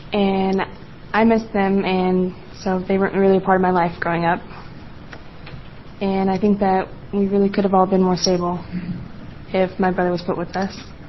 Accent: Gresham, Oregon, United States; I am 16, and I am from Gresham, Oregon.

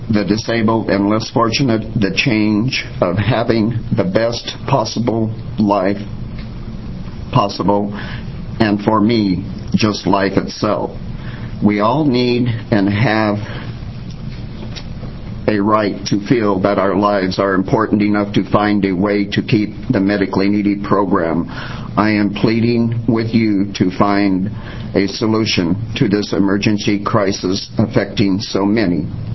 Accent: Oregon, United States; I was born and raised in Oregon and have supported state taxes for over a 30-year period.

